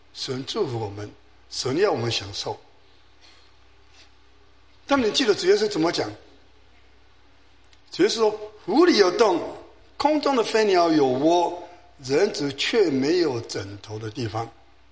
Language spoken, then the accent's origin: Chinese; Taiwan; 其实我记得我小时候在台湾也相同